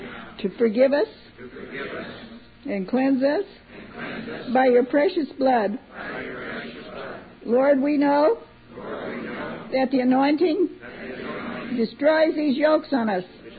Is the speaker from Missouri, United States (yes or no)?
yes; Missouri, United States; I'm from Missouri, I have to be really see it to believe it.